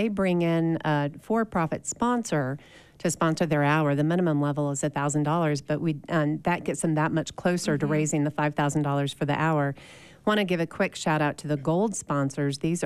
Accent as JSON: {"language": "English", "town": "Roanoke", "region": "Virginia", "country": "United States", "tie": "born or raised there", "lives_now": "Park City, United States", "said": "I grew up in Roanoke, yeah. I've lived in Utah for almost the past 30 years, 10 of which up here in Park City"}